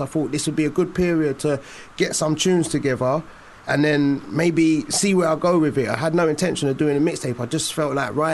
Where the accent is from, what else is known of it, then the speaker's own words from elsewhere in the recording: Walthamstow, London, United Kingdom; Small place, Walthamstow, East London. And that's it. Just UK hip hop and East London. That's where I'm from.